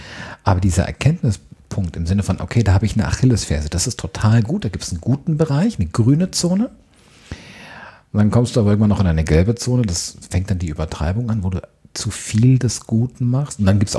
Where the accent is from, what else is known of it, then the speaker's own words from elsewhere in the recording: Bavaria, Germany; ich bin Oberfranke, hört man aber recht selten.